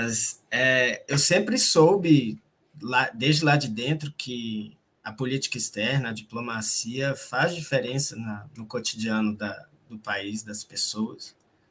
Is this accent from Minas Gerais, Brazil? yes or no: yes; Belo Horizonte, Minas Gerais, Brazil; moved away; Eu saí de Belo Horizonte, que já é uma capital, fui para São Paulo para buscar um cursinho profissional, presencial